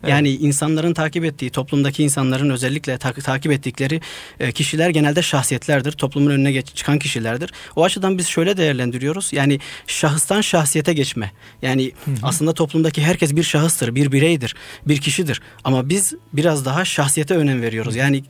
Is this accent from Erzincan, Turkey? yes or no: no; Mardin, Turkey; Mardinliyim.